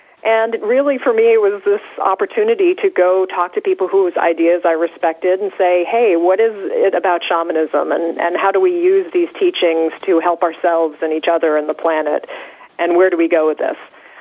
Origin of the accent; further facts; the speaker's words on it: Salem, Massachusetts, United States; I grew up in Salem, Massachusetts, so I kind of grew up surrounded by alternative religion